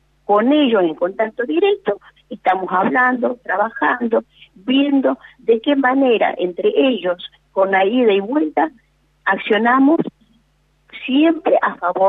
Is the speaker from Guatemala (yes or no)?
no; Jujuy, Argentina; Los que somos jujeños conocemos muy bien a ellos, ¿no?